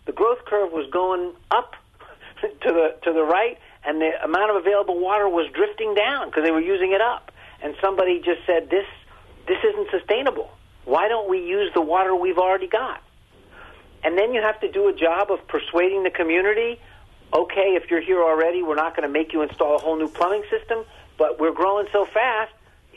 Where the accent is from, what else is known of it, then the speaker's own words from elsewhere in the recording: Florida, United States; Florida is my home state. I grew up there. So before I insult them, let me just express my loyalty and affection for Florida.